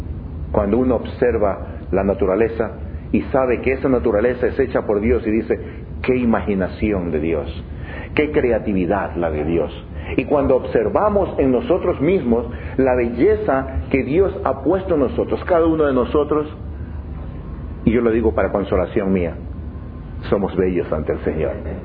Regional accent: China; no me sonrojo porque soy chino

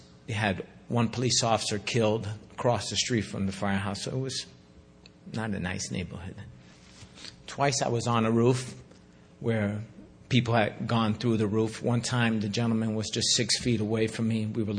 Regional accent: Bronx, New York, United States; born there; I was born in the South Bronx

